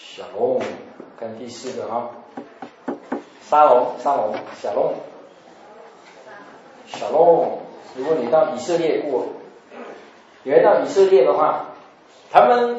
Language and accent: Chinese; China; 我们中国人说，哎，吃饱没啊？啊？哎，我们中国人比较实际哈